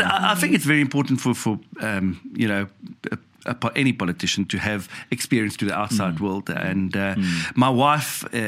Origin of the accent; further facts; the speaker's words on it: Nelson Mandela Bay, Eastern Cape, South Africa; I was born and bred in Nelson Mandela Bay, and I went to school there, and I also studied at Nelson Mandela University. I became a counselor at the age 26